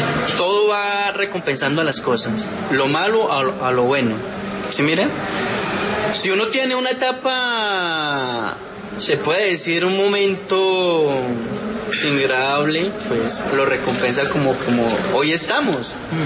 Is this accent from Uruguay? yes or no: no; Gaitania, Tolima, Colombia; donde soy yo, de Gaitania, Tolima, del Oso.